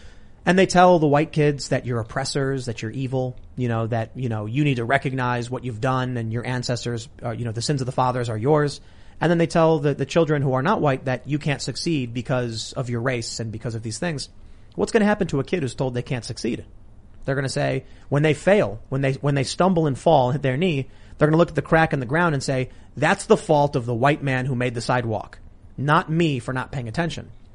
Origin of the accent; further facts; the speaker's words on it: Chicago, Illinois, United States; back when I was, you know, growing up in Chicago, there were people who would, you know, sell pot, right?